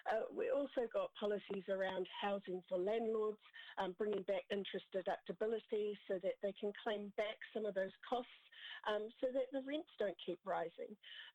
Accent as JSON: {"language": "English", "region": "Auckland", "country": "New Zealand", "said": "Oh yes, so I'm from Auckland"}